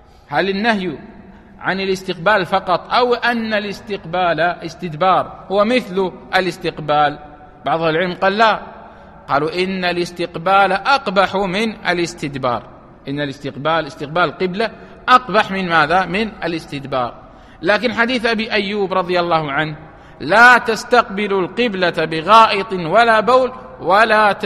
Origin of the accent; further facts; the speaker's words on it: United Arab Emirates; طيب إذا كان عندنا في الإمارات مثلا، هل يقال شرقوا أو غربوا أو يقال ماذا؟